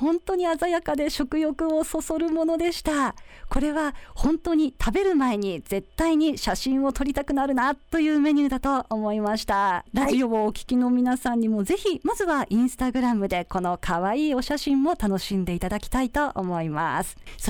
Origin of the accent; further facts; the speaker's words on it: Itako, Ibaraki, Japan; 私たちの地元イタコで楽しめることは本当に嬉しいことです。